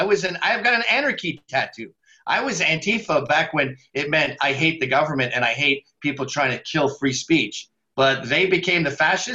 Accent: Scotland, United Kingdom; I'm so Scottish. We never forget a dime.

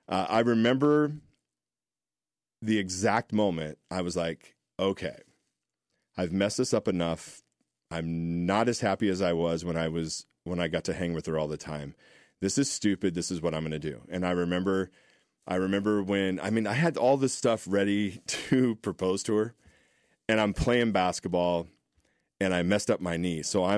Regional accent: Mitchellville, United States; We had to pick everything up from our house and move out to my house that I grew up in Mitchellville.

